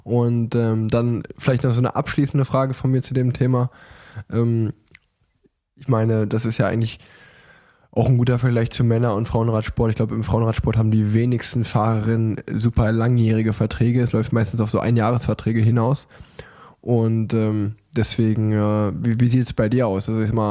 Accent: Hanover, Lower Saxony, Germany; Ich komme aus Hannover.

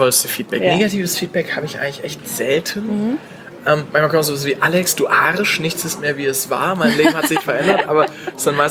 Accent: Stuttgart, Baden-Württemberg, Germany; Ich komme aus Stuttgart, ich fahre auch gerne Autos, die von dort kommen.

